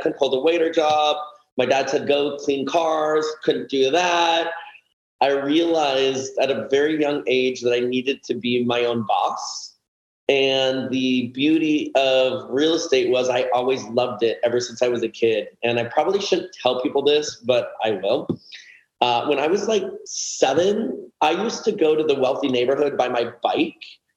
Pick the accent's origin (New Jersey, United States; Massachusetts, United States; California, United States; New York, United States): California, United States; Oh, I grew up in like the poor neighborhood in the San Fernando Valley.